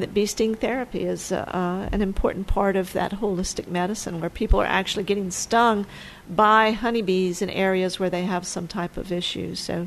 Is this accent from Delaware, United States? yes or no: no; Louisiana, United States; born and raised in Vermilion Parish. Graduated from Gaydon, taught at Kaplan High School for 30 years. So I've been in this area for a long time.